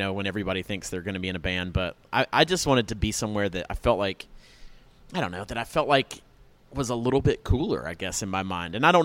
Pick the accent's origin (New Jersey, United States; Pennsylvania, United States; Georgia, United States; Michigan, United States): Georgia, United States; Atlanta; and when you told them I'm from Atlanta or I cooked in Atlanta or that's where I grew up